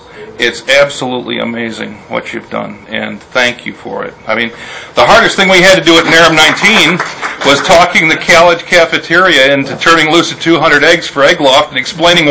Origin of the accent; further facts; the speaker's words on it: New York, United States; that's my hometown in upstate New York, 5 miles east of Resume Speed on Route 104, Lindenville, New York.